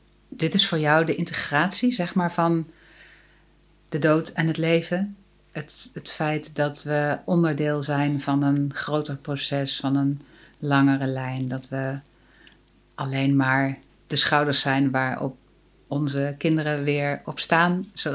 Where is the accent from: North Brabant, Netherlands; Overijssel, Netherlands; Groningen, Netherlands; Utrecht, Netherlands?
Overijssel, Netherlands; ik ben in Twente opgegroeid, daar heb je een naberschap.